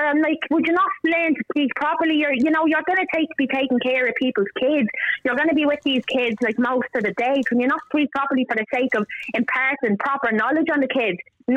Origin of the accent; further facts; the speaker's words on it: Dublin, Leinster, Ireland; I think people would know we're from Dublin, but we sound like a bit higher class or something.